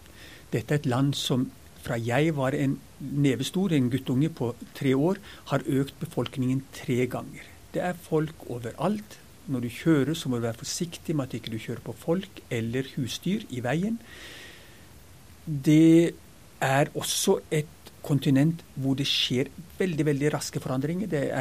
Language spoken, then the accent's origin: Norwegian; Ethiopia; Så var det liksom oppveksten i Etiopia som gjorde at det ble sånn som det ble.